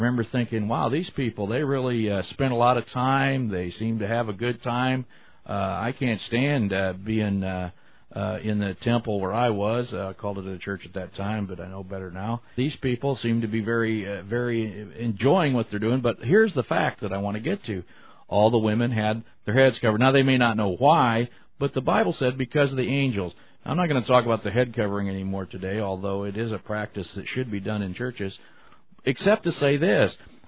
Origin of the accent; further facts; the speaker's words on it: Omaha, Nebraska, United States; I remember as I grew up here in Omaha, just east of my home, a few blocks, I grew up near Salem Baptist Church.